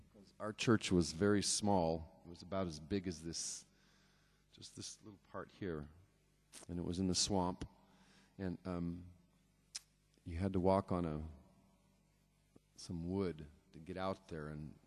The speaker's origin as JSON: {"language": "English", "region": "Texas", "country": "United States", "tie": "born or raised there", "said": "But where I grew up in Texas, there are a lot of Baptists. Too many, actually."}